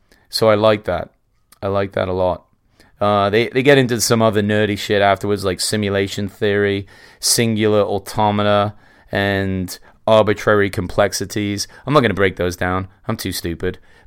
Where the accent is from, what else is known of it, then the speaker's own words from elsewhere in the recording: England, United Kingdom; now in United States; I should know. I'm English, but I don't know.